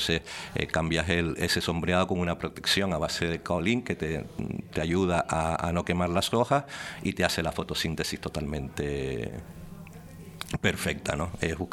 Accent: Canary Islands, Spain; tenemos que estar orgullosos como canarios de que tenemos un café espectacular para exportarlo a toda Europa

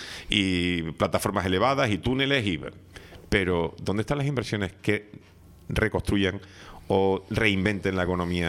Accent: Andalusia, Spain; yo que soy andaluz y tengo familia en Andalucía, en varias provincias

